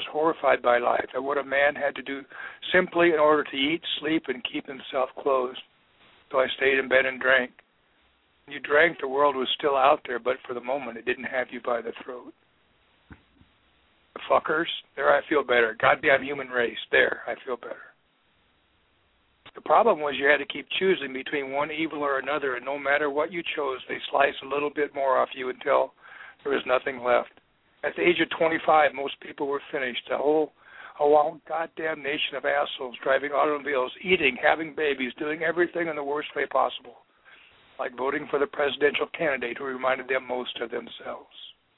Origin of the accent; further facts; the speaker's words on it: Mount Liberty, Nebraska, United States; Well, it has been another long week in Mount Liberty, Nebraska, my hometown.